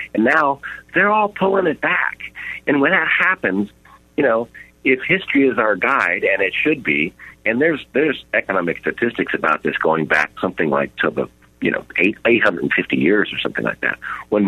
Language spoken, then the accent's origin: English; Louisiana, United States; born there; also born or lived in Florida; I was born in Louisiana, right? So it's a big oil producing state, and I follow it pretty closely. And I lived in Florida, and I follow that one pretty closely, too.